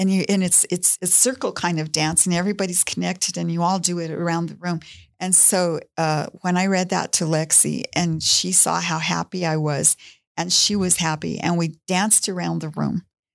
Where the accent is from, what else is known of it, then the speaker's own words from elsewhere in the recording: Pueblo, Colorado, United States; I want to do it here in Pueblo, in my hometown. I have 90 family members just from my dad down.